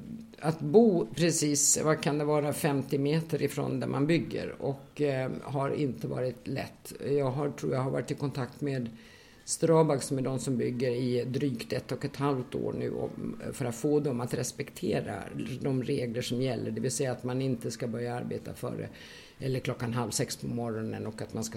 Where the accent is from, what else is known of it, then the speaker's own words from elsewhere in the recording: Stockholm, Stockholm County, Sweden; born there; jag är ju född i Stockholm och sen flyttade vi efter runt om i Sverige beroende på var min pappa fick jobb någonstans.